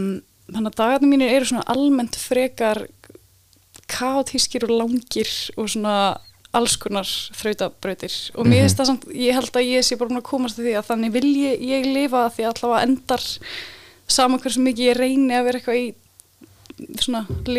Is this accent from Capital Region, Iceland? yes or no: yes; Reykjavik, Capital Region, Iceland; also born or lived in London; Ég fætt og uppalinn í Vesturbænum í Reykjavík og já, bjó á Ásfallagötu þegar ég var mjög lítil og svo fluttum við á Brekkustíg sem er bara eitthvað 300 metrum